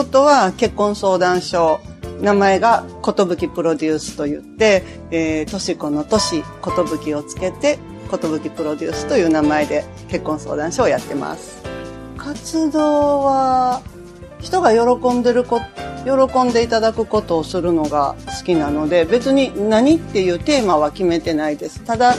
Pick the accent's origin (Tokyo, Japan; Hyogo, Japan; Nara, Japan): Nara, Japan; Sakurai; 出身はね、奈良県桜井市です。